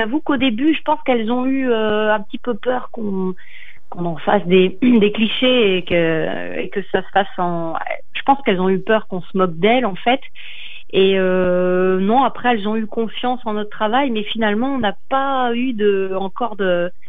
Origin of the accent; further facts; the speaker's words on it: Nouvelle-Aquitaine, France; je viens de la région de Bordeaux